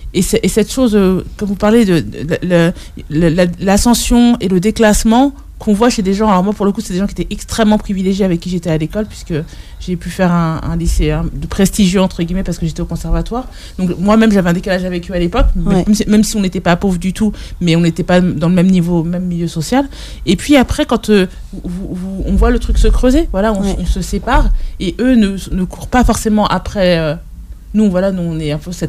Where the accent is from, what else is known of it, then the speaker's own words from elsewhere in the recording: Rouen, Normandy, France; De Rouen, en Normandie